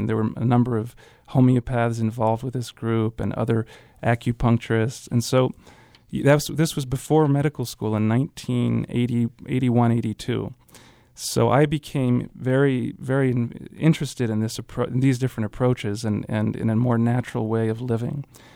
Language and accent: English; Switzerland; I grew up in Switzerland, and it is there that I was first exposed to the complementary medicine.